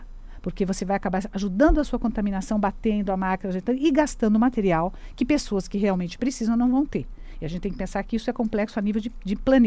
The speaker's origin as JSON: {"language": "Portuguese", "country": "Brazil", "said": "Nós somos brasileiros, a gente é humano, a gente gosta do contato."}